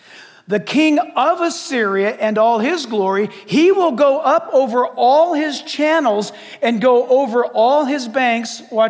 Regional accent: California, United States; we grew up here in San Diego and then Orange County.

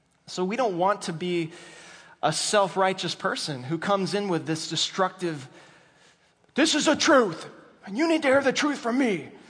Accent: Bronx, New York, United States; Well, I'm from the Bronx. You know, we say it how it is.

